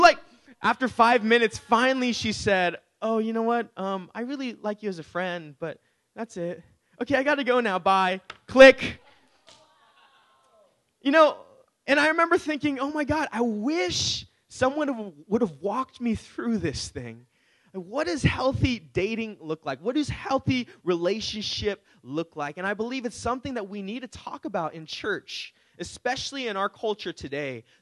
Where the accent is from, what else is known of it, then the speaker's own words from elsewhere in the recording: Daly City, California, United States; because I grew up in Daly City, amazing city.